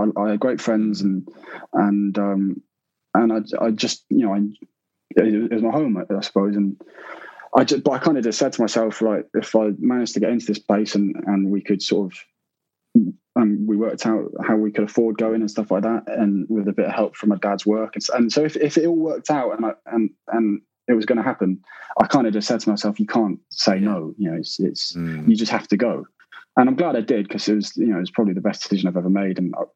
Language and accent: English; Oxford, South East England, United Kingdom; born there; also born or lived in Cyprus; I was born in Oxford because my dad worked at Bryce Norton, so so I'm kind of semi from Oxford